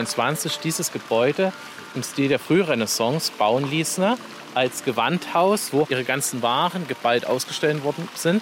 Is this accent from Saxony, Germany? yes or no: yes; Zwickau, Saxony, Germany; Wenn ich irgendwo auswärts bin und sage, ich komme aus Zwickau, machen alles so im nachgeäfften Sächsisch.